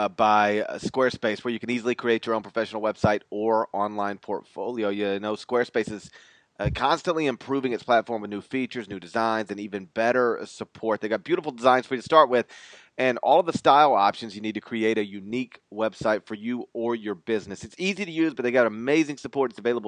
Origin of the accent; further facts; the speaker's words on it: Memphis, Tennessee, United States; I used to have nightmares growing up in Memphis.